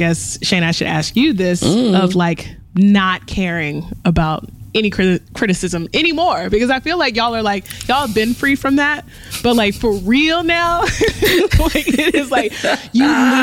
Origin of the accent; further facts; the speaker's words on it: United States; I'm an American. Like I am a Black American, and it's very distinct